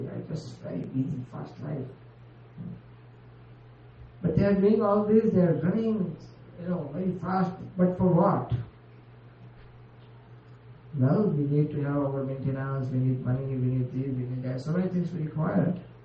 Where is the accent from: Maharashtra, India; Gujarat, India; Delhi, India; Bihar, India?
Gujarat, India; Well, I'm also coming from Gujarat.